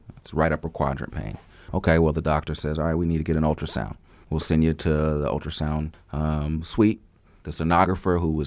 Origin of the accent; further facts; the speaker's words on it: Tulsa, Oklahoma, United States; Yeah, so I, it would be fair to say that I grew up in Tulsa and I didn't really leave Tulsa a whole lot. We weren't a family that traveled a lot.